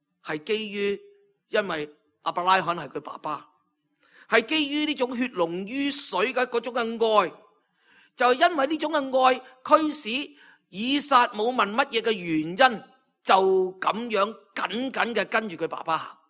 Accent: China; 好像我们中国人有时为一些东西命名都有个意思

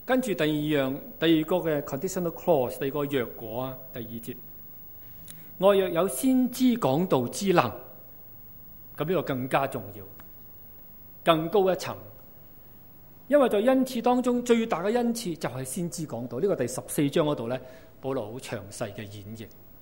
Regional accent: Guangdong, China; 咁我本身係廣東人啦，我啊籍貫係潮州，咁都識講潮州話嘅。但是当我被差去到南美洲做宣教士的时候呢，就要学客家话了。那我的语言恩赐就麻麻地，

